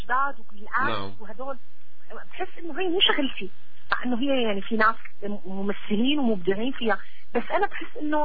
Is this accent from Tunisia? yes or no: no; Palestine; also born or lived in Syria; والله أنا حدا فلسطيني، يمكن محظوظة أني أخذت نصين، سوري وفلسطيني